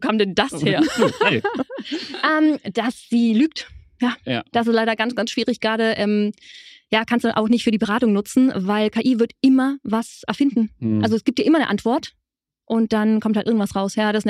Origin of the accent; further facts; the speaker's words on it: Tyrol, Austria; now in Berlin, Germany; Ich komme aus Tirol, ich bin auf einem Biobauernhof in Bergen aufgewachsen. Wohnen jetzt in Berlin Dachgeschoss